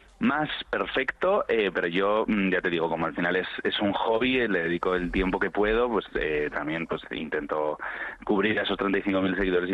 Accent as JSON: {"language": "Spanish", "town": "Tafalla", "region": "Navarre", "country": "Spain", "lives_now": "Madrid, Spain", "said": "Navarro en Madrid. Soy de Tafalla, de un pueblo de, bueno, de la zona media"}